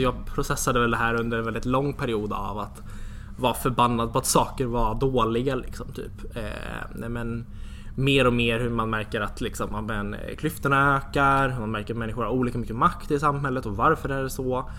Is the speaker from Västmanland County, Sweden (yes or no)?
no; Södertälje, Stockholm County, Sweden; Stockholm så ligger Södertälje 30 minuter från Stockholm ungefär. Så, en egen kommun och egen stad. Så växte jag upp.